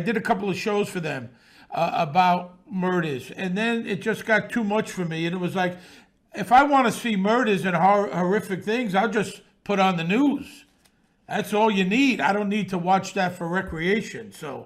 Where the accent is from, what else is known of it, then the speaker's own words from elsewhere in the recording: Brooklyn, New York, United States; You know, I grew up around this in Bensonhurst in the 60s and 70s.